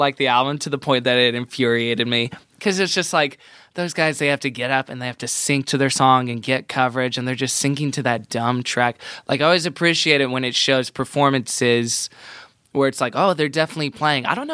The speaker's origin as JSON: {"language": "English", "town": "Houston", "region": "Texas", "country": "United States", "tie": "born or raised there", "said": "Houston. Shout out to Houston."}